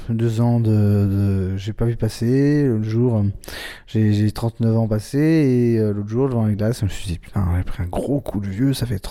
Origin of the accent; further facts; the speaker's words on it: Paris, Île-de-France, France; Je suis parisien et enfin Montreuil à l'est.